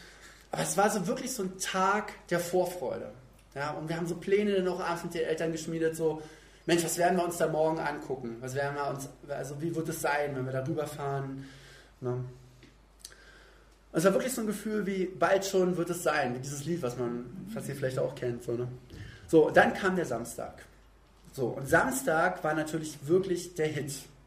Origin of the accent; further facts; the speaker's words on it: East Germany, Germany; meine einzigen Erfahrungen immer so Westpakete, die vielleicht so einmal im Jahr bei uns im Osten eingetroffen sind.